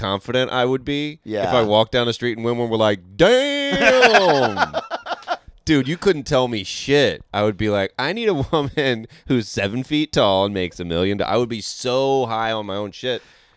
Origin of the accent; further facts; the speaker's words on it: Georgia, United States; Like, I wear a Braves hat. I grew up in Georgia, you know?